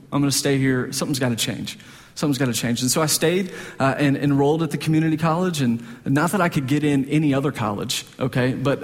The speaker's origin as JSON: {"language": "English", "town": "Dallas", "region": "Texas", "country": "United States", "tie": "born or raised there", "said": "I mean, this is where I grew up. You just hear this growing up in Dallas."}